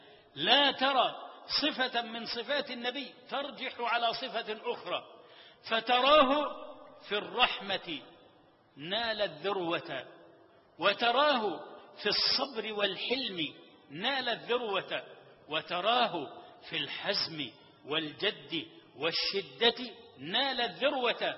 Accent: Egypt; بلدنا مصر

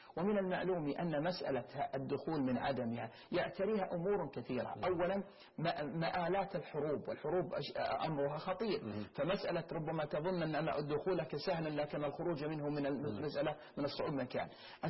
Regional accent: Yemen; لكن نحن كيمنيين من الظاهر أن أخوة من اليمن ظاهر كيمنيين

